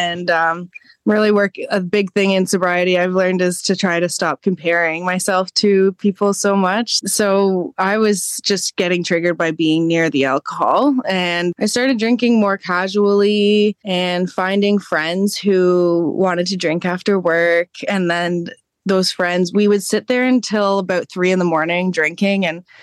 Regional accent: Kingston, Ontario, Canada; also born or lived in Ottawa; I didn't have as many supports as I have in my hometown. And I just was drinking and doing drugs every single night, hanging out with the wrong people on my spare time, but still in school somehow. So I was just making sure that I kept my appearance up for when I came back home to Kingston, Ontario.

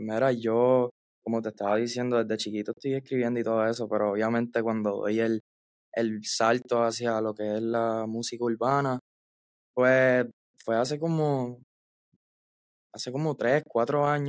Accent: Guayama, Puerto Rico; Yo soy de Puerto Rico, Guayama, Puerto Rico.

